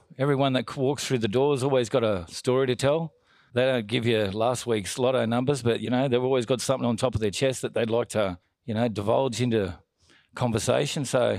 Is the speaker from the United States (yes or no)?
no; Darlington Point, New South Wales, Australia; I grew up in Darlington Point.